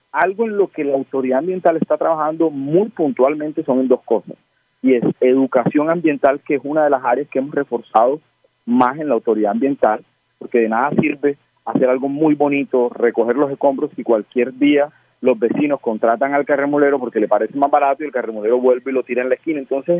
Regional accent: Barranquilla, Atlántico, Colombia; Mientras nosotros como barranquilleros no cambiemos el chip con respecto a eso

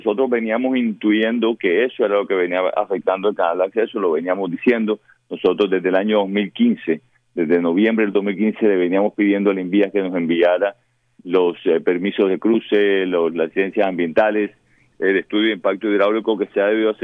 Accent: Barranquilla, Atlántico, Colombia; Eso me parece a mí que como barranquillero nos deja una lección aprendida

